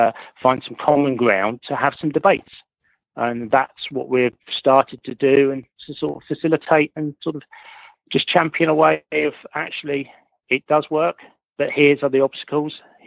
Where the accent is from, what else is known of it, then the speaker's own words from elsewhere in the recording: England, United Kingdom; me as an English farmer